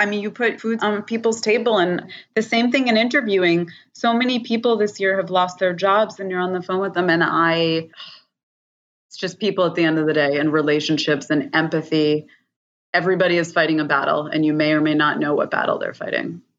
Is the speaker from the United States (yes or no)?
yes; Boston, Massachusetts, United States; which was a Red Sox hat. I grew up in Boston.